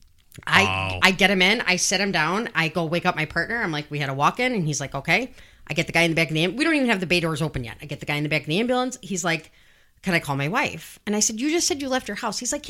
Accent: Dalton, United States; I was like, dude, I'm from Dalton. I know crack rocks.

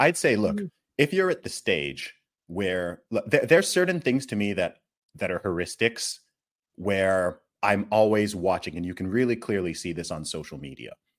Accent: Nigeria; I'm Nigerian. I'm Igbo, even more specifically

